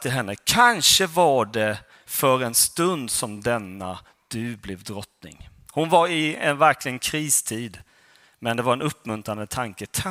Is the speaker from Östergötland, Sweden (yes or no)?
no; Tonnö, Jönköping County, Sweden; also born or lived in Värnamo / Gällsammar; now in Uppsala, Sweden; Jag är född i Värnamo och sen så är jag uppvuxen först i Gällsammar och sen i Tonnö. Är det någon som känner till de små hålorna?